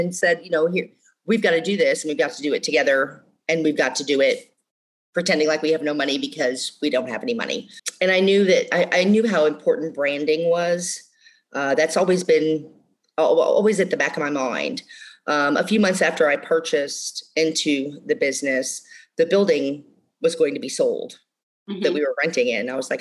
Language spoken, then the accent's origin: English; Illinois, United States; I was raised up in Illinois, and my grandparents owned a tavern up there